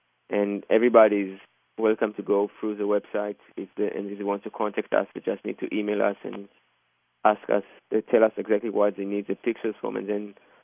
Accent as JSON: {"language": "English", "country": "Israel", "second_language": "English", "said": "because we come from Israel, we have the privilege to come and go"}